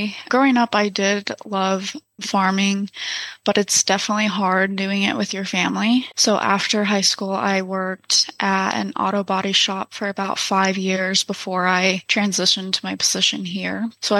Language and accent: English; Lamar, Colorado, United States; So I was born in Lamar, Colorado. I was born and raised there. I come from a big family.